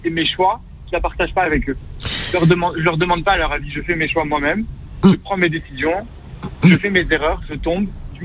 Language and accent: French; Kurdistan, Iran; French is a second language; Je suis d'Iran. Téhéran.